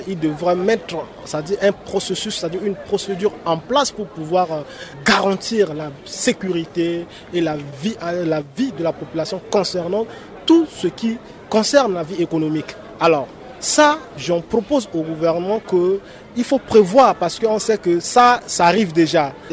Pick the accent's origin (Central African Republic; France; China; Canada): Central African Republic; en tant que centrafricain